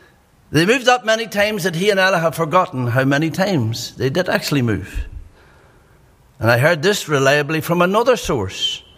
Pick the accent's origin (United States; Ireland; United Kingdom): Ireland; County Monaghan; So I'm in good ground because I'm from Monaghan.